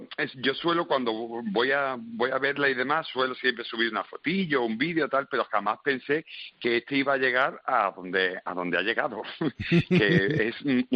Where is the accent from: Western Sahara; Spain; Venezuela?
Spain; El Borge, Andalusia; en mi pueblo, en el Borges, en la Sarquía, aquí en Málaga, todo el mundo tenía un burro en esa época